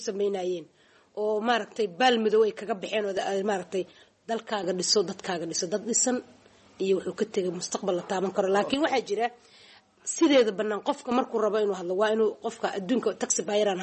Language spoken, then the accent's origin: Somali; Mogadishu, Banaadir, Somalia; waxaan ku dhashay magaalada Muqdisho